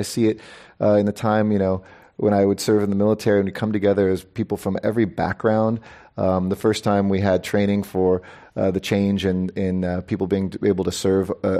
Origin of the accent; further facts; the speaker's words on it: California, United States; I'm from California.